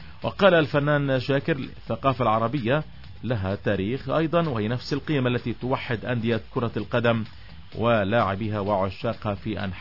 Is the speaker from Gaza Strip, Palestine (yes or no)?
yes; Gaza, Gaza Strip, Palestine; احنا اليوم نتكلم عن 15 شيك بتيجي عندنا بغزه هان